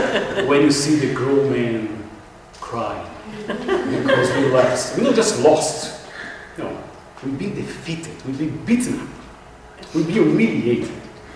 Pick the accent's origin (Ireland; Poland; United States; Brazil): Brazil; English is a second language; If you wonder where my funny accent comes from, I'm from Brazil, a land where everything seems to be bigger, the size, the rivers, and the snakes and the spiders, everything's massive.